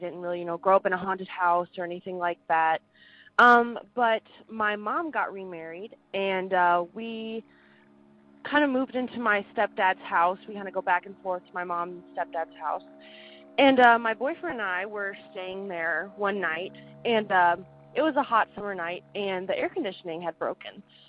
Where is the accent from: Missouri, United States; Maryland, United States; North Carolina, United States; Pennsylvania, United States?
Missouri, United States; St. Louis; I'm from St. Louis, Missouri.